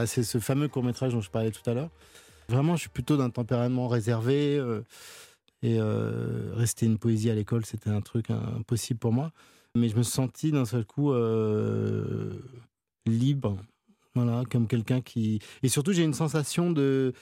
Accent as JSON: {"language": "French", "town": "Noisy-le-Grand", "region": "Île-de-France", "country": "France", "tie": "born or raised there", "said": "J'ai grandi à Noisy-le-Grand, juste en face d'un cinéma, j'y allais régulièrement"}